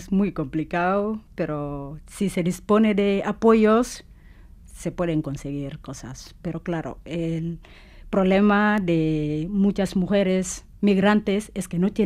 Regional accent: Casamance, Senegal; Spanish is a second language; now in Spain; yo soy de la Casamance, del sur de Senegal, y es una zona muy verde, ahí con árboles grandes, frondosos, majestuosos, que árboles que te inspiran respeto, ¿no? Y cuando llegué a Cádiz, pues era más seco

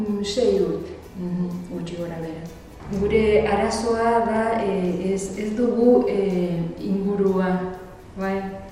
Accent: Azul, Buenos Aires Province, Argentina; Basque is a second language; Ni Argentinakoa naiz. Azulen bizi nahi, nire hiriak izena, Azul izena du. Buenos Aires provintzian daude kokatua.

